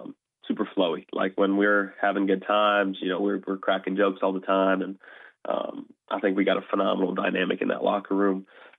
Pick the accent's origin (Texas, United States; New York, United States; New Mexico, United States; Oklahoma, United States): Texas, United States; I'm from Texas. I'm a Texas guy